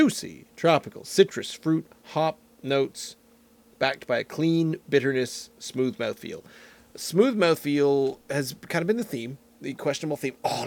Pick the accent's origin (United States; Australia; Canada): Canada; that's not just because I'm Canadian. It's mostly because I'm Canadian.